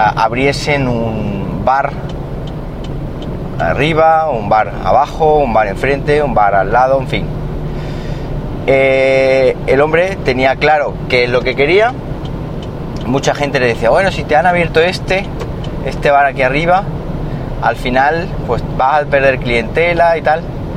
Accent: Siles, Andalusia, Spain; por ejemplo, del mesón restaurante de mi pueblo, en Siles, que es el que digo que ha estado mi padre ya hasta que se ha jubilado

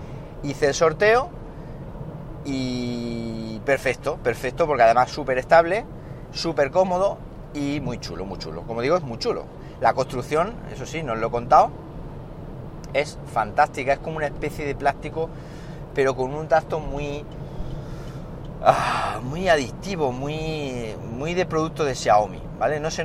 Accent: Siles, Andalusia, Spain; Soy de Siles, no soy de Linares.

